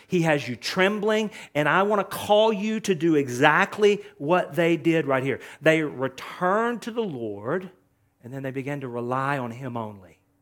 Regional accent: Texas, United States; I'm a little slow. I'm from East Texas.

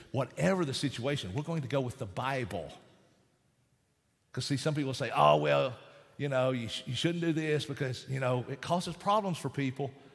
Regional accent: Appalachia, United States; accent: Appalachian; I'm speaking Appalachian, my Appalachian.

